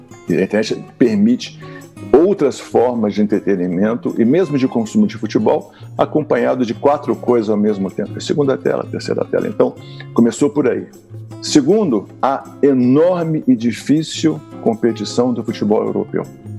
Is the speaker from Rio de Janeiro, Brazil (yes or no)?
yes; Rio de Janeiro, Brazil; onde eu sou carioca.